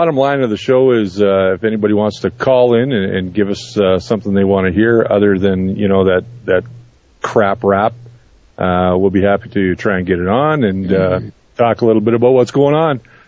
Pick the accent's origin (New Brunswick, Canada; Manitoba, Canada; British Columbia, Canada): Manitoba, Canada; I'm originally from Manitoba.